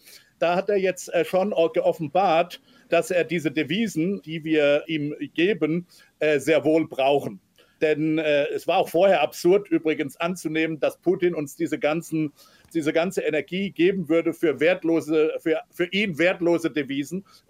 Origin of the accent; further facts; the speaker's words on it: United States; das sage ich als Amerikaner